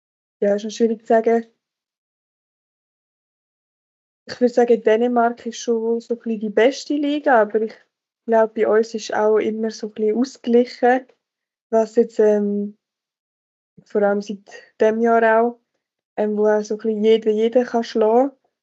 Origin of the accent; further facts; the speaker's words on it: Buchs, Switzerland; Ich habe ehrlich gesagt auch nicht mehr viel Kontakt mit irgendwie alten Schulgespendli von Buchs oder so, wo ich herkomme